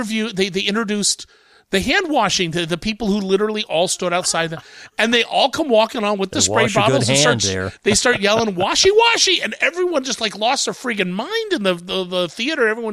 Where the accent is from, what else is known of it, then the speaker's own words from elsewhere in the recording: Midwest, United States; I'm from the Midwest.